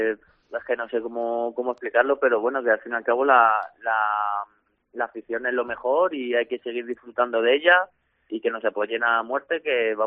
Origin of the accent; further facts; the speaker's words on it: Alcalá de Henares, Community of Madrid, Spain; Yo soy de Alcalá de Henares, de Madrid, sí.